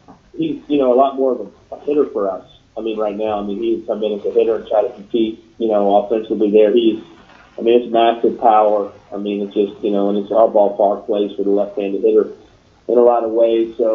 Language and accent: English; Bloomington, United States